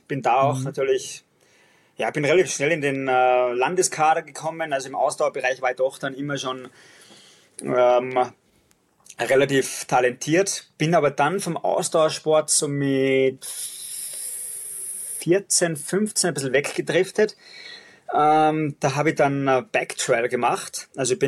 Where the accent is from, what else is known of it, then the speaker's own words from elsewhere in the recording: Leogang, Salzburg, Austria; ich komme aus dem Salzburger Land. Das ist ja nicht unbedingt typisch von der Region, wo ich herkomme, aus Leogang, dass man da Straßenläufer ist.